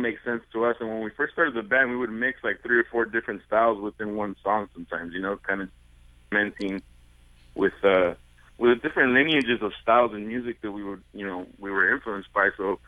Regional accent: United States; We're really lucky to kind of have this bicultural experience growing up in the United States, where we grew up with all that traditional music that I talked to in our homes

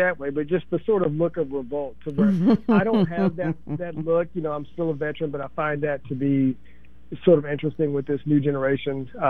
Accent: United States; I'm still an American, and I did still serve in this military for 3 years

